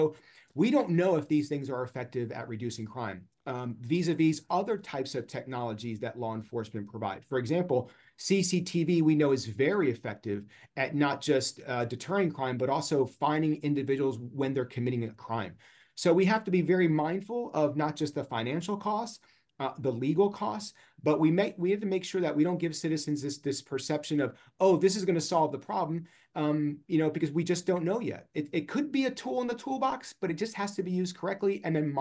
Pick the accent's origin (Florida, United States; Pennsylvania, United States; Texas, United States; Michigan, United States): Florida, United States; Miami; Here in my hometown, Miami, Miami Beach use it during spring break.